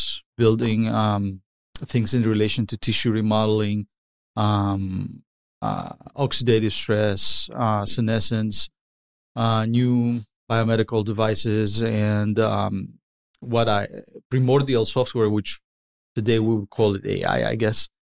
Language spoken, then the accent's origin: English; Delphi, Central Greece, Greece; English is a second language; I grew up in a very beautiful place called Delphi, Greece. It's in the mainland of Greece.